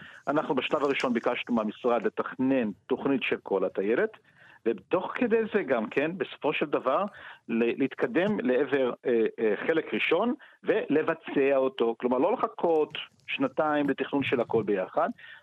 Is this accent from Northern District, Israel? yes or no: yes; Tiberias, Northern District, Israel; now in Kfar Hittim, Israel; התחנכתי בטבריה, גדלתי בטבריה, זה לא שאני, אני גר בשני קילומטר מטבריה